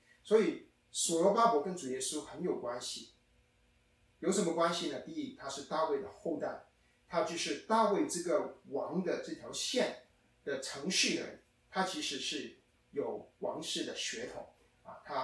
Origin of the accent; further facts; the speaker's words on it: China; 我们中国人我们不一定能够连上去